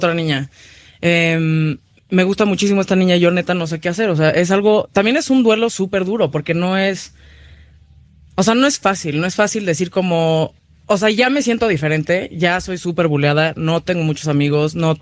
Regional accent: Mexico City, Mexico; Crecí en la Ciudad de México

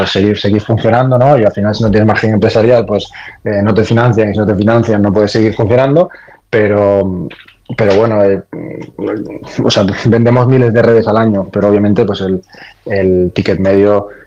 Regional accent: Galicia, Spain; yo soy gallego y a mí lo que no me gusta es ir a la playa y encontrarme restos de redes

